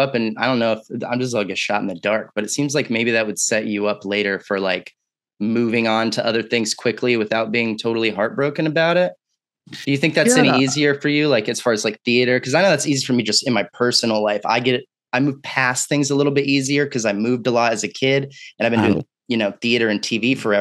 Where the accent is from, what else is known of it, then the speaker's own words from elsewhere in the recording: Austin, Texas, United States; I'm being from Austin, Texas, I have this weird attachment of being like, that's a weird fantasy world.